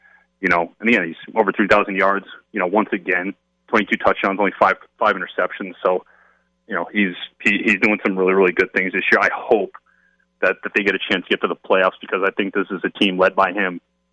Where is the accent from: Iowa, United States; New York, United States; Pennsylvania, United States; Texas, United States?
Pennsylvania, United States; I grew up in Pennsylvania, but playing in Oakland, man